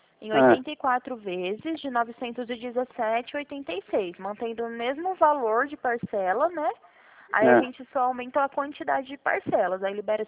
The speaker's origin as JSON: {"language": "Portuguese", "town": "Presidente Prudente", "region": "São Paulo", "country": "Brazil", "said": "eu sou de Presidente Prudente."}